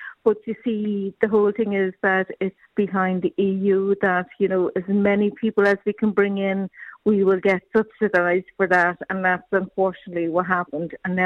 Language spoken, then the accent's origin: English; Dublin, Leinster, Ireland; now in Cork, Ireland; I'm from Dublin originally, and I came down and I built my house in Cork